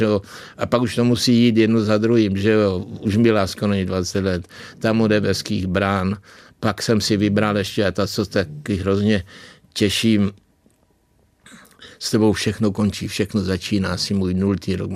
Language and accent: Czech; Otrokovice, Zlín Region, Czechia; A tam u nás v Otrokovicích se to zpívalo s harmonikou všechno hodně, takže to ve mně zůstalo.